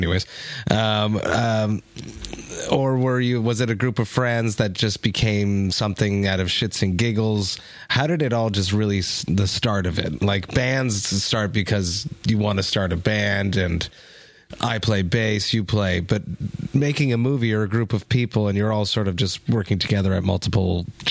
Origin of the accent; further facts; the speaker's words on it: Deux-Montagnes, Quebec, Canada; Because I'm from Two Mountains.